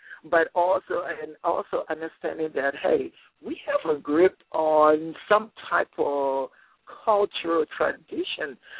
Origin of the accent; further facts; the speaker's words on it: Liberia; I'd say I'm from Liberia the first, and they say, oh, you are like us